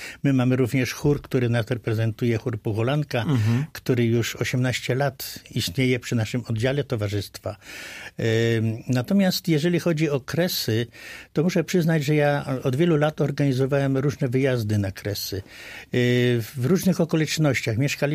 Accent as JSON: {"language": "Polish", "town": "Rychcice", "region": "Lviv Oblast", "country": "Ukraine", "said": "Ja pochodzę spod Drohobycza, Rychcice dokładnie, 5 kilometrów od Drohobycza, takie duża miejscowość przemysłowa, bo tam były rafinerie ropy naftowej"}